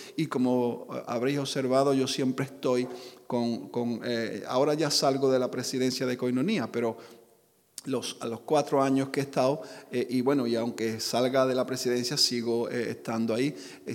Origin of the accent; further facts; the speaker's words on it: Peru; now in Sevilla, Spain; no tener la impresión que me traje cuando vine de Perú